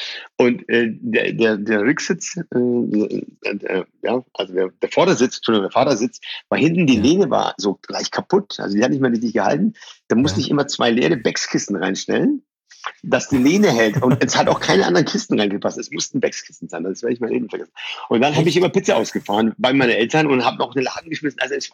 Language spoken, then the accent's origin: German; Bayreuth, Bavaria, Germany; German is a second language; also born or lived in Iran; Es war Ende der 80er, 87, 88. Und irgendwann sind wir in Bayreuth gelandet, lange Story. Und dann natürlich erstmal Deutsch lernen und alles, was dazugehört